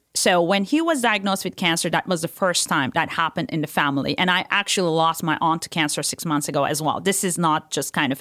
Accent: Turkey; English is a second language; And also in Turkey, I was born and raised in Turkey, we don't have the son.

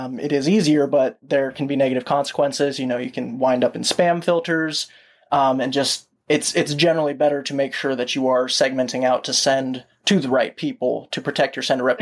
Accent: Colorado, United States; Originally, I am from Colorado. So lots of chilling out there.

